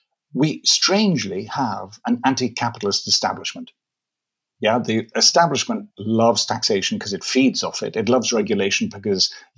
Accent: North East England, United Kingdom; accent: Geordie; I put on a funny accent now, but actually I come from the Northeast. I was Geordie. And when I've had a bit of drink, I started to talk with Geordie again.

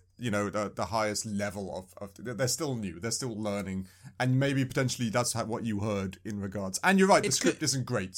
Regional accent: United Kingdom; I'm British.

